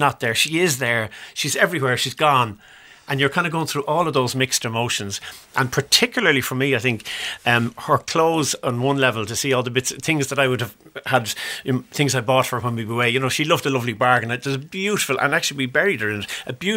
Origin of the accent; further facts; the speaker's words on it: Sutton, Leinster, Ireland; also born or lived in Artane; I was born in Artane, and in 1967 we moved out to Sutton to a big George.